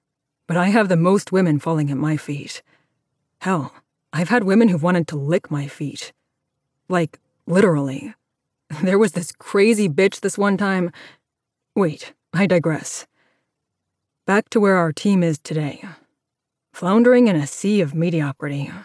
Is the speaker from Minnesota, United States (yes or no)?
yes; Minneapolis, Minnesota, United States; I went to Minneapolis, my hometown, to sulk.